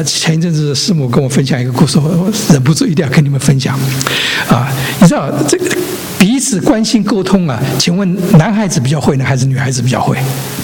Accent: China; 特别我们来自这个五千年文化的这个中国呢

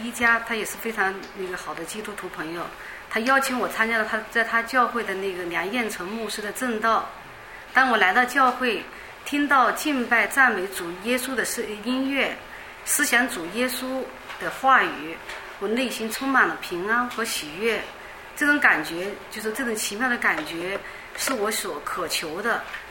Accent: Hunan, China; born there; now in Beijing, China; 我是出生在中国湖南，然后呢毕业那个上大学的时候来到那个北京医科大学，毕业以后呢就留在了北京工作

